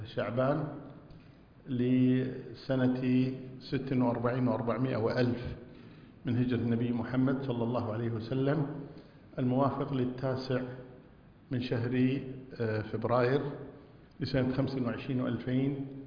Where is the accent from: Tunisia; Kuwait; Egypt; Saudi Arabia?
Kuwait; نحن عندنا في الكويت هنا